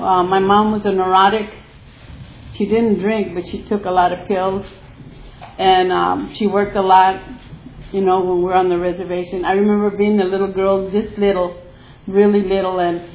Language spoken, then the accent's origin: English; Arizona, United States; I'm a Native American, and I'm from Arizona. … I hated that name growing up.